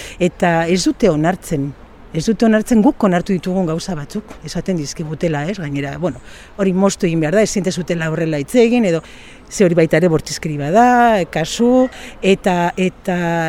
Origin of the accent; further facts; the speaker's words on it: Southern Basque Country, Spain; Nik, egualdekoa naizela nahi badezu gainera jatorriz, ez?